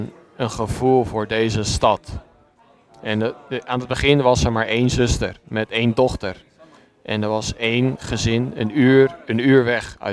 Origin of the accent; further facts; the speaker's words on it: Spain; Ik kom uit Spanje.